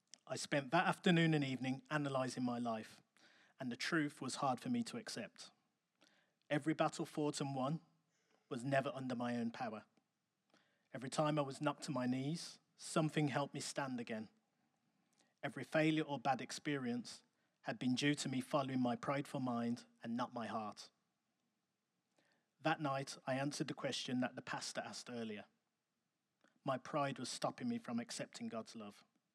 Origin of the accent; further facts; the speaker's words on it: England, United Kingdom; I was born and raised in England in a home with little disposable income, but full of love and free of drama.